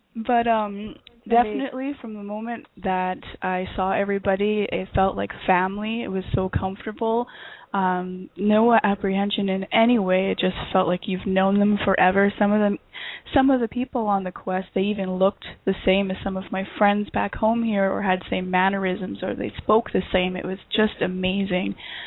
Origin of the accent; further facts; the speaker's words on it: Canada; And I'm from Canada, so I was racking my brain as to how I would be able to get this quite large crystal home